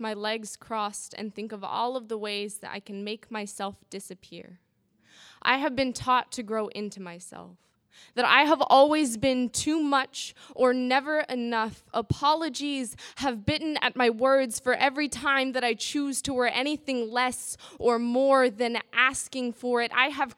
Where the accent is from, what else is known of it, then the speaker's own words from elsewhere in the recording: California, United States; I'm from the Bay Area. I'm 14 years old